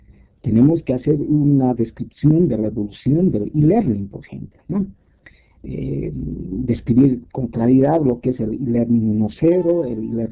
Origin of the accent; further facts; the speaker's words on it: Bolivia; Yo como boliviano me siento muy mal cuando lo digo esto, que mi país es el que está en el último lugar